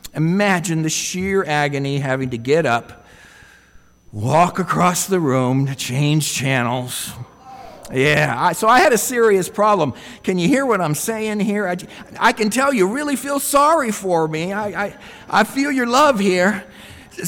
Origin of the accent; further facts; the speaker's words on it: Arizona, United States; I grew up in Arizona. There's something about the desert that I like that is so peaceful, so calming to me.